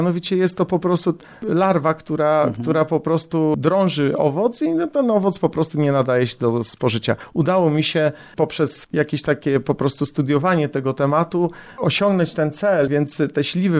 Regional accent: Kalisz, Greater Poland Voivodeship, Poland; born there; Urodziłem się w ogóle w Kaliszu, więc w miejscu, w którym tak naprawdę teraz przebywamy. Następnie przeprowadziłem się z rodzicami do takiej bardzo małej miejscowości

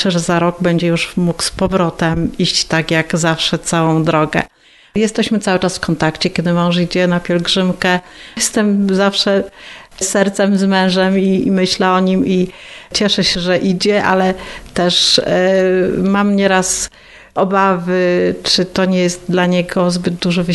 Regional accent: Opatówek, Greater Poland Voivodeship, Poland; Jestem rodowitą opatowianką od ponad 300 lat. Moja rodzina, moi przodkowie tutaj mieszkali.

